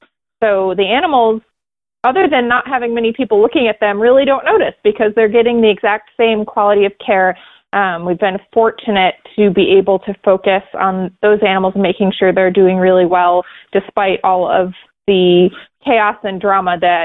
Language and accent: English; New York, United States; I grew up back east in New York State